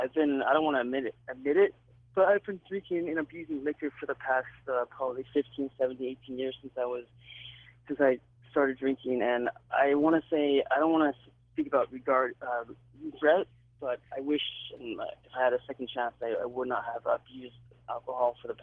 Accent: New York, United States; born there; I was born in New York in 1986. I'm actually 33

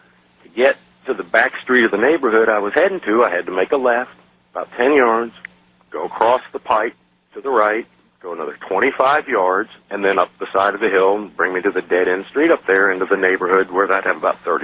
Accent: New York, United States; I'm sitting there, 17-year-old, I'm not scared of much, especially growing up in New York, all kinds of surprises.

